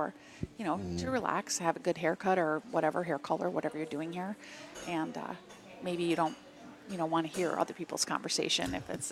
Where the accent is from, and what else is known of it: Madison, Wisconsin, United States; born or raised there